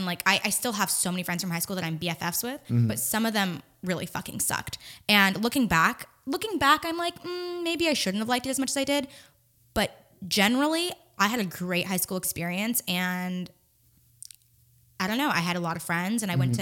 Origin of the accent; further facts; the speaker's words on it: Los Angeles, California, United States; Yeah, it taught me so much. I think it's better to grow up in LA.